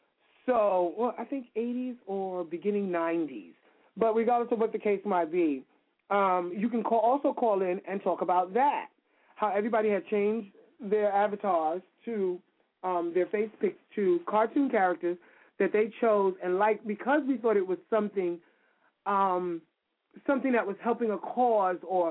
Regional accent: Brooklyn, New York, United States; because we're both from Brooklyn, so I'm sure we'll find each other.

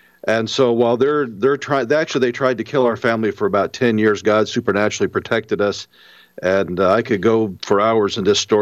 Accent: St. Louis, Missouri, United States; I'm originally from St. Louis.

